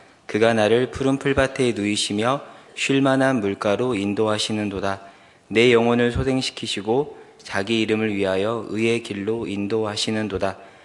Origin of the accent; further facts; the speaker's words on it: Gunsan, North Jeolla, South Korea; 저는 이제 고향이 전라북도 군산인데요.